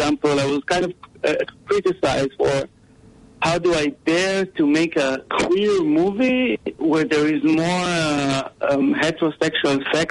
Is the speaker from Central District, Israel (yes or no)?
yes; Ra'anana, Central District, Israel; I was born and raised in Israel in a little city called Ra'anana, which is a very very white, clean, very maturistic, patriotic city.